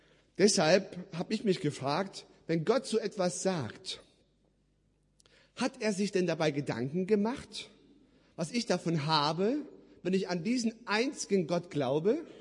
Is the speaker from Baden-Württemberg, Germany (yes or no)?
yes; Ulm, Baden-Württemberg, Germany; 90% der Ulmer, wo ich herkomme